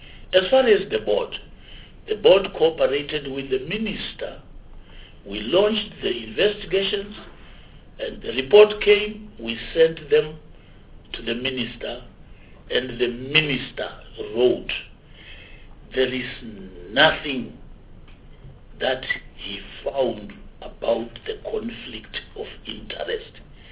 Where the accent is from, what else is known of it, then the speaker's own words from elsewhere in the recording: Limpopo, South Africa; I'm from Limpopo.